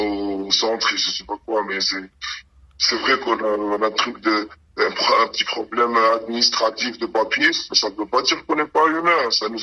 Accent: Algeria; Même pour le renvoyer chez nous en Algérie, ils veulent pas.

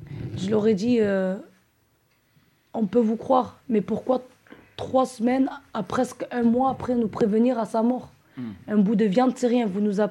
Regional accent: Paris, Île-de-France, France; Moi, je suis de Paris. Je suis descendue.

